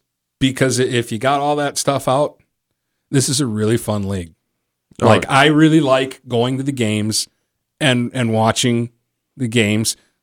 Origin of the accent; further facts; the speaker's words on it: Detroit, Michigan, United States; I'm from Detroit. Bob Probert, Joe Koser. That's what I grew up on.